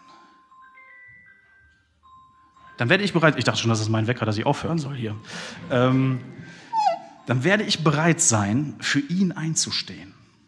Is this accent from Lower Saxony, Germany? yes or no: no; Bielefeld, North Rhine-Westphalia, Germany; Ich komme aus Bielefeld, ne?